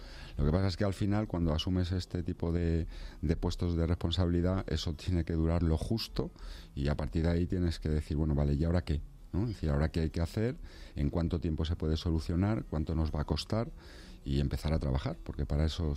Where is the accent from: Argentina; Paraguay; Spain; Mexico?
Spain; Madrid, Community of Madrid; yo soy madrileño